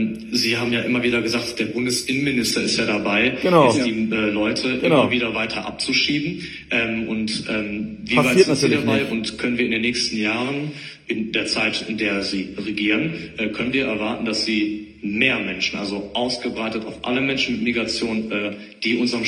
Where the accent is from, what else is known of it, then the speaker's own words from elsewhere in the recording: Gelsenkirchen, North Rhine-Westphalia, Germany; ich komme aus Gelsenkirchen, aus dem Ruhrgebiet